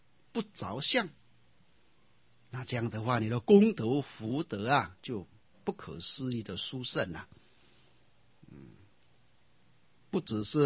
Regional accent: China; 这个就是我们中国人所说的安而行之啊

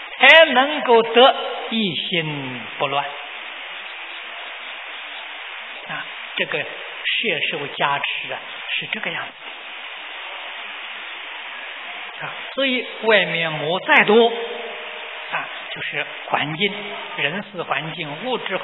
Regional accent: China; 我们中国人常讲逢凶化吉啊，遇难成祥啊。

